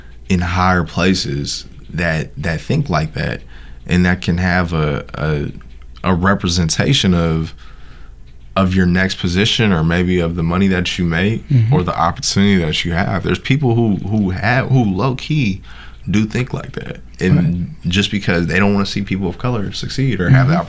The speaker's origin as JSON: {"language": "English", "region": "California", "country": "United States", "tie": "born or raised there", "said": "I think one of the times that when I grew up in the Bay Area, kids used to get robbed on BART."}